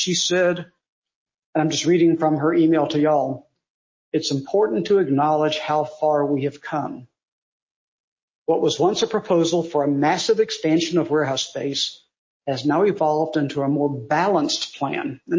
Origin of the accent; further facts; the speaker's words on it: Savannah, Georgia, United States; when I grew up in Savannah